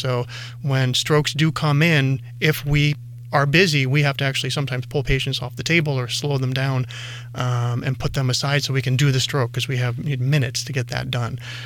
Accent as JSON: {"language": "English", "town": "Utica", "region": "New York", "country": "United States", "tie": "born or raised there", "said": "And, of course, central western New York is my home. I was born and raised in Utica, and, of course, RIT. So came full circle."}